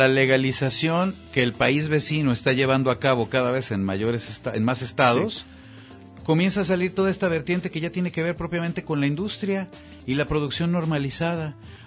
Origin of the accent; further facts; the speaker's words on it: Mexico City, Mexico; Es que sabes, yo lo pienso como chilango, como cotorreo.